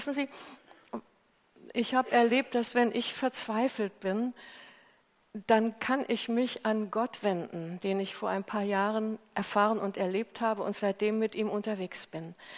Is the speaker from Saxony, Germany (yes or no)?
no; Hesse, Germany; so sagen die Hessen. Ich komme ja eigentlich aus Hessen.